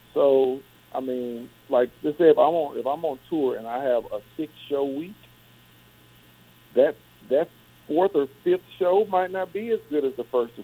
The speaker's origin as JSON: {"language": "English", "town": "Birmingham", "region": "Alabama", "country": "United States", "tie": "born or raised there", "said": "My hometown, Birmingham, Alabama, and the state"}